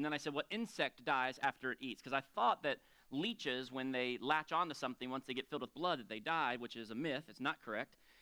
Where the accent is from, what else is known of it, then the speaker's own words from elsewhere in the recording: Florida, United States; I grew up in South Florida. That's where Jerusha and I met.